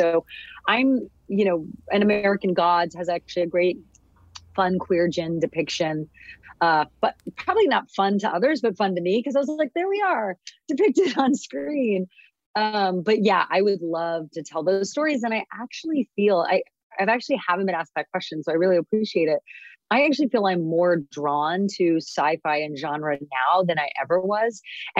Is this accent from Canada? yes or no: yes; Canada; I'm also Canadian.